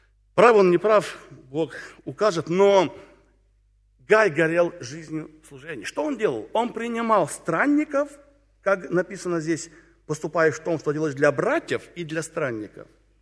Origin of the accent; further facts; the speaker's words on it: Tomsk, Tomsk Oblast, Russia; Я там тоже был не раз, потому что я из Сибири, из Томска.